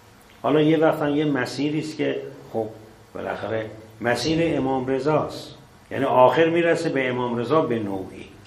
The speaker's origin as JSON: {"language": "Persian", "country": "Iran", "said": "حالا نه اینکه من ایرانی هستم، شما ایرانی هستید"}